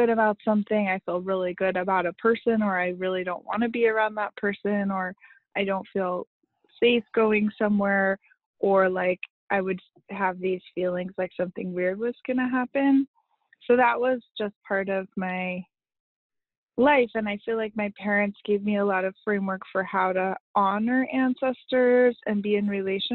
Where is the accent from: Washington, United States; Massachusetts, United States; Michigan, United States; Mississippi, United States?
Washington, United States; Seattle; On Duwamish land in Seattle, Washington.